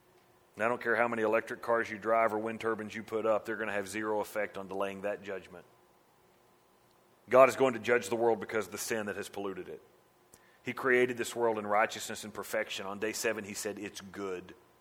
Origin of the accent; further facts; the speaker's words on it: Henrietta, Texas, United States; When I grew up in Henrietta, it was called Pioneer Reunion.